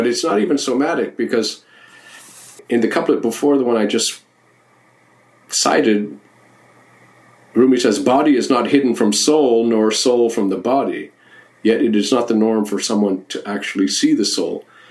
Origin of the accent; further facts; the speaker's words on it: Turkey; I was born in Turkey. I grew up there, and I maintain a lot of connections to Turkey.